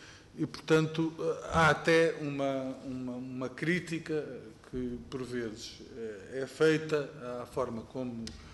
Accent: Algarve, Portugal; Sou do Algarve.

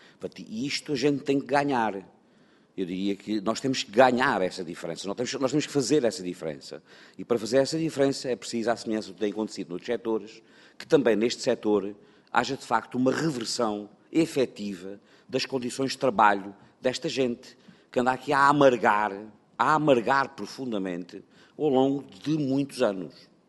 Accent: Alentejo, Portugal; eu sou do Sendreve, já se percebeu, né? Pronto, ali do Alentejo, né?

